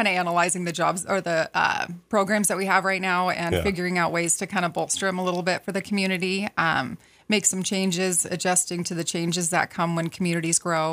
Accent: Spokane, Washington, United States; now in Sandpoint, United States; Spokane, Washington was my hometown for a long time

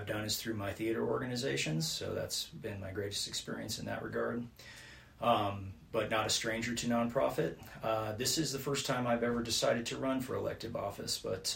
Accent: Phoenix, Arizona, United States; also born or lived in Hollywood, United States / Seattle, United States; I was raised in Phoenix, Arizona. I have lived and worked in Hollywood on some major production.

